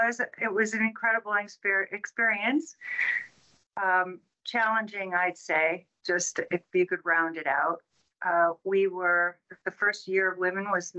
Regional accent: Midwest, United States; I grew up in the Midwest.

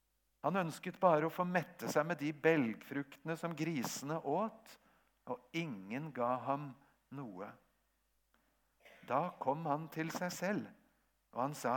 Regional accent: Japan; Jeg født og vokst opp i Japan som misjonærbarn.

